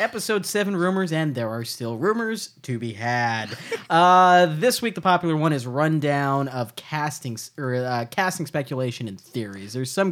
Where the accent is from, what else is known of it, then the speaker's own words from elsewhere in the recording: Seattle, Washington, United States; But that's because I'm from Seattle. That's our thing.